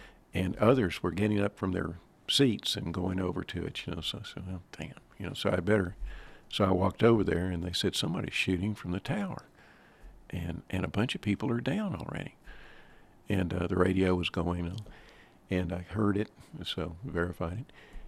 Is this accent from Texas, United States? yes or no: yes; Dallas, Texas, United States; I was born and raised in Dallas. Graduated from Highland Park High School in 1964.